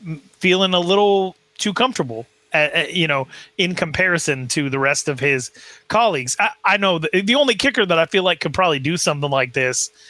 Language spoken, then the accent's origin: English; Wyoming, United States; I'm from Wyoming. Like, I know these people.